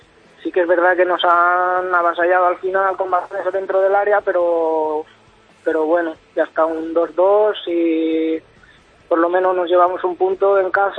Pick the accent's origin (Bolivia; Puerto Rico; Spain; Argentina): Spain; Castellón, Valencian Community; Sí, yo soy de Castellón